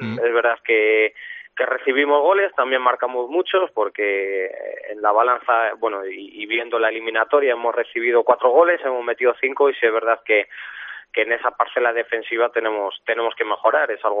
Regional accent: Salamanca, Castile and León, Spain; yo soy de aquí de Salamanca, soy del Salmantino.

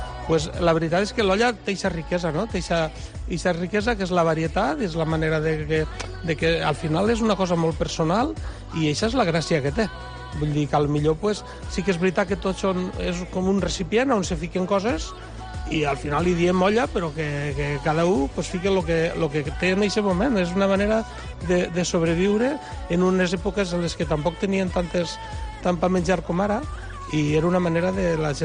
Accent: Vall d'Alba, Valencian Community, Spain; la que se fa al meu poble i la que se fa al meu mas, on vaig néixer jo, que és la tradicional nostra de la Vall d'Alba i de la Plana Alta

